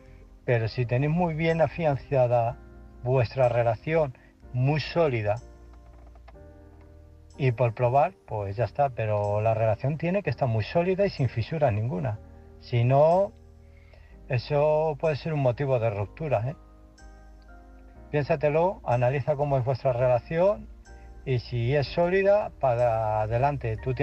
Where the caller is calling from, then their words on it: Illescas, Castilla-La Mancha, Spain; de Illescas